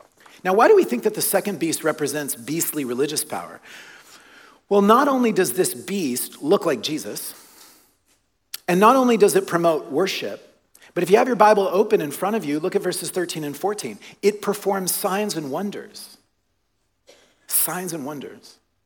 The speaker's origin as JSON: {"language": "English", "region": "the South", "country": "United States", "said": "you need to know that I am both a Canadian and American citizen, but I am proud to be an American citizen, but I'm from the South. I'm raised a Southern Baptist. I am pro-life, and I love the country that I grew up in."}